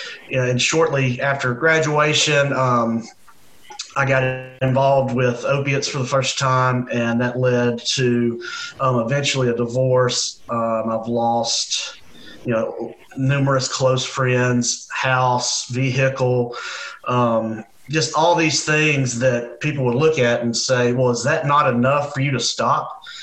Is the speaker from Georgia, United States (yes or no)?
no; Center, Alabama, United States; I'm from Center, Alabama, which is about 30 miles north of Gadsden, little town where if you blink as you drive through, you'll miss it.